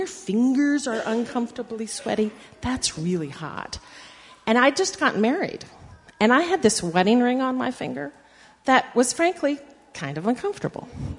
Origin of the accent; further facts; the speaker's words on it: California, United States; And I'm from California, so I don't really like hot weather that much.